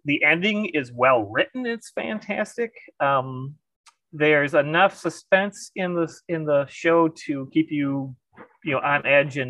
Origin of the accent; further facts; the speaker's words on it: Madison, Wisconsin, United States; I'm from Madison, Wisconsin. I've been writing since I was 14, so over 40 years.